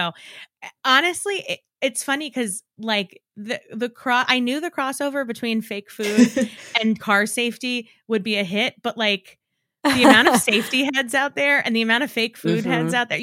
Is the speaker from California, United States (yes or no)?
no; New York, United States; And whether that's because I'm from New York and have always felt familiar with sort of like the cadence at which they speak